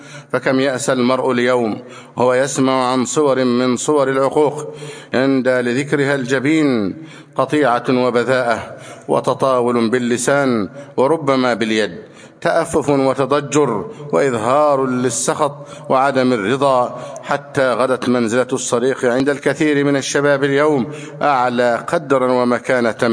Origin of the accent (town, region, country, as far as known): Egypt